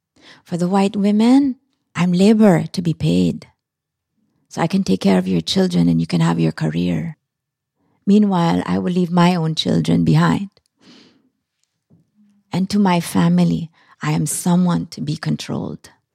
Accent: Philippines; I also wanted to say something about being a Filipino woman. You know

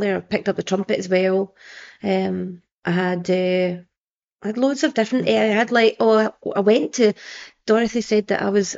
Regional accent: Scotland, United Kingdom; So I grew up in Kilbarkin.

